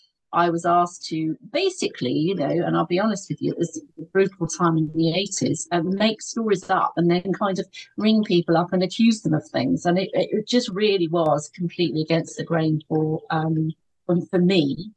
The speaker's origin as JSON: {"language": "English", "town": "Eastbourne", "region": "South East England", "country": "United Kingdom", "tie": "born or raised there", "said": "Oh, I worked for a number of newspapers in my hometown of Eastbourne and then across Sussex."}